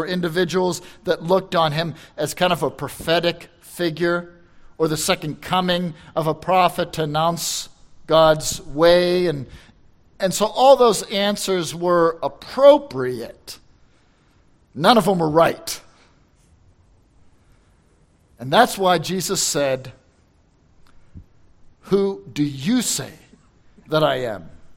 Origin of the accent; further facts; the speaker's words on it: Pittsburgh, Pennsylvania, United States; North Dakota, okay, I'm from Pittsburgh, nice to meet you.